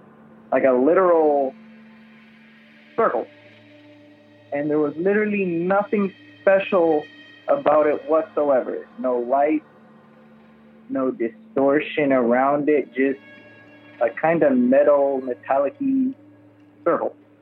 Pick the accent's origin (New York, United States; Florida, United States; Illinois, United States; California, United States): Florida, United States; Miami; I'm from Miami, Florida.